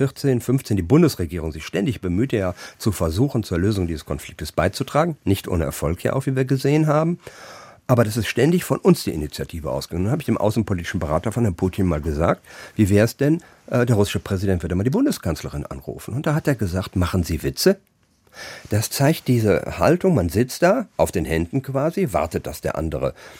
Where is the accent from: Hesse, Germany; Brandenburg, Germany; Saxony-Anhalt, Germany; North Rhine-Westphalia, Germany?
North Rhine-Westphalia, Germany; Siegen; born there; also born or lived in Düsseldorf; Und so bin ich in Siegen in Westfalen geboren, habe dann eine Zeit lang in Düsseldorf gelebt.